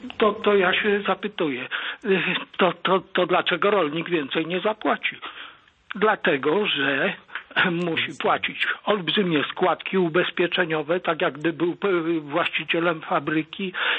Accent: Warsaw, Masovian Voivodeship, Poland; Ja kiedyś jeździłem pod Warszawę, bo jestem z Warszawy

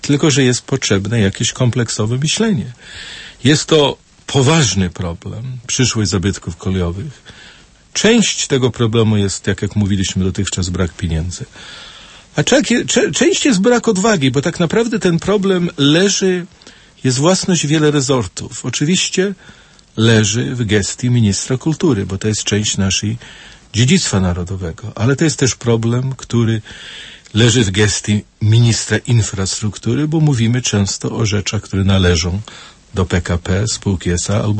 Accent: England, United Kingdom; Polish is a second language; jako ten Anglik, który zawędrował do Torunia

